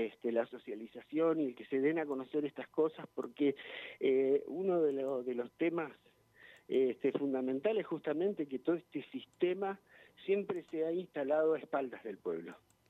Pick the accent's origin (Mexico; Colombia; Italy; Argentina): Argentina; Zapala, Neuquén; moved away; Yo soy de allá de Zapala también, hace unos cuantos años me vine para este lado.